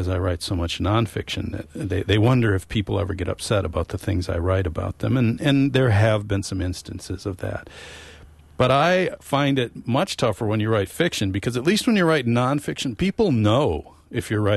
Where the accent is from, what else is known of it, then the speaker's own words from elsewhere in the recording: New Auburn, Wisconsin, United States; I come from New Auburn, Wisconsin, wrote a book called Population 485.